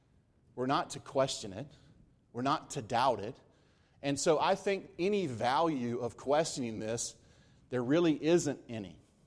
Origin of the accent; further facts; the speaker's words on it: North Carolina, United States; I came to Reidsville to play basketball. I grew up in Guilford County.